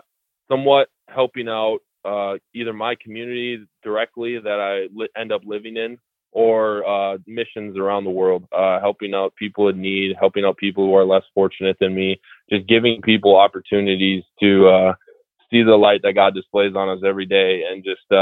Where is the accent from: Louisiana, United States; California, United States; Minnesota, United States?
Minnesota, United States; growing up in Minnesota, I don't know why I was always a Wisconsin fan